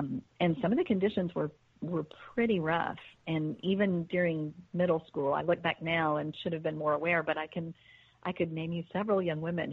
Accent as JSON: {"language": "English", "town": "Signal Mountain", "region": "Tennessee", "country": "United States", "tie": "born or raised there", "said": "growing up in East Tennessee, I grew up on a place called Signal Mountain, which is right outside Chattanooga, Tennessee. And Signal Mountain on the front side of the mountain is very much sort of just a middle-class, lovely bedroom community of Chattanooga."}